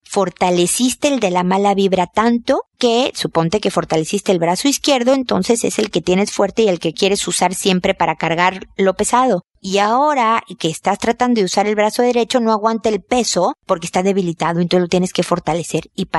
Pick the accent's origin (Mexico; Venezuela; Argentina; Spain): Mexico; yo soy mexicana